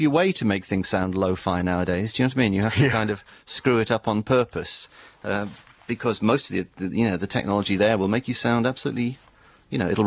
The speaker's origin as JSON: {"language": "English", "region": "Wales", "country": "United Kingdom", "tie": "born or raised there", "said": "growing up in South Wales"}